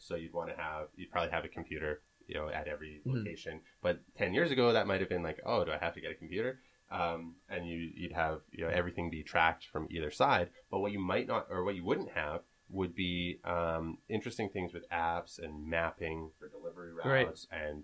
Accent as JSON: {"language": "English", "town": "North Vancouver", "region": "British Columbia", "country": "Canada", "tie": "born or raised there", "said": "For me, growing up in North Van, I think the reason I say growing up in North Van is because in North Van, it was really like a smaller community sort of feel."}